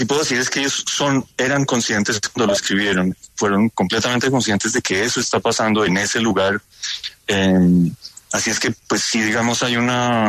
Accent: Colombia; en el resto de Latinoamérica saben que eso, los colombianos somos los únicos que lo decimos.

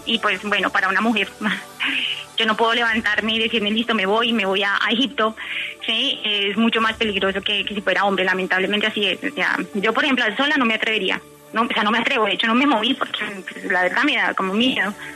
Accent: Colombia; yo soy la única colombiana que hay.

